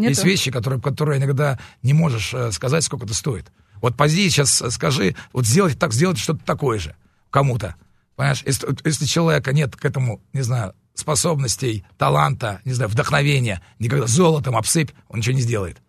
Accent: Sevastopol, Ukraine; я родился на Украине и детство провел в Севастополе.

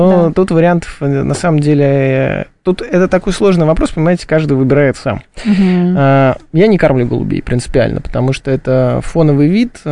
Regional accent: Moscow, Russia; я вырос в Замоскворечье, метро Домодедовская

